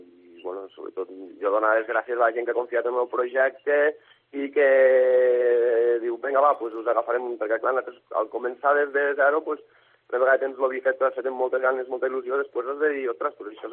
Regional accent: Corbera d'Ebre, Catalonia, Spain; jo soc de Corbera, la família és de Corbera

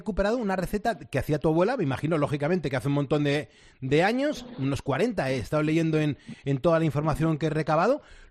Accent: Valencian Community, Spain; en mi caso soy, si es que soy de Valencia, soy Valencia, no, a ver, en mi caso, si es que soy valenciana

